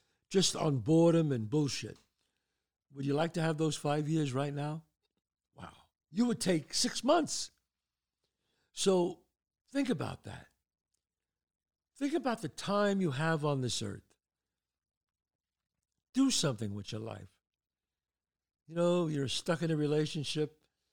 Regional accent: Bronx, New York, United States; But when I was growing up in the Bronx, they didn't want to teach it to me and my sister

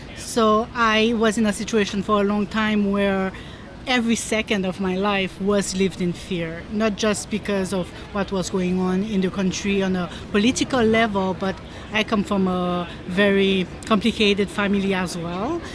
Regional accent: Haiti; when I was growing up in Haiti

